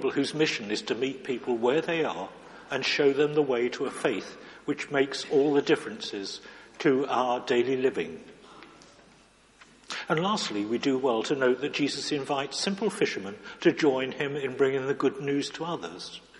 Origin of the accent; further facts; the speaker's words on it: England, United Kingdom; Well, being English, we always queue up, don't we?